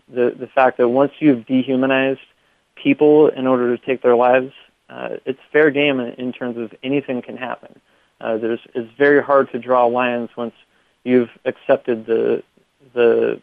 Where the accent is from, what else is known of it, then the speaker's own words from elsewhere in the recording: California, United States; I'm actually a native of California, and I used to work down at Concordia, down in Irvine.